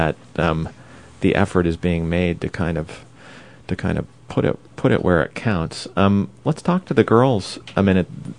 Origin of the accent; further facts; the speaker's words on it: Midwest, United States; I grew up in the Midwest, and fish used to be kind of, I don't know, it was not very appealing.